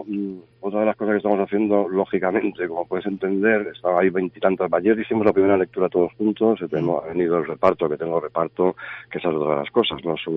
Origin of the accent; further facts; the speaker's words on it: Oviedo, Asturias, Spain; yo soy de Oviedo, ¿eh? Aunque me dicen últimamente mucho que padezco de Lavapiés, no, soy de Oviedo. Yo nací en Oviedo, yo me crié en Oviedo, yo fui a la Gesta de Oviedo.